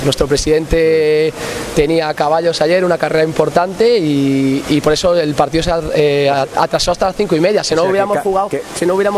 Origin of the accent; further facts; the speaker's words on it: Galicia, Spain; also born or lived in Murcia / Andalusia; Soy casi más andaluz también que gallego. No voy a renegar de mi tierra, la verdad que soy gallego y muy contento de serlo, pero la verdad que he estado mucho tiempo en el sur. El sur, Mediterráneo, Murcia, Andalucía, y estoy aclimatado.